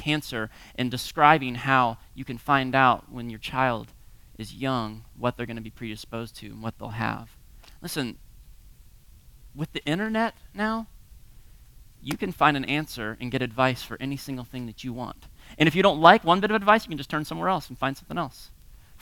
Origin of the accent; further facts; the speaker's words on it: Florida, United States; I grew up surfing in Florida, but stopped surfing because of Jaws movies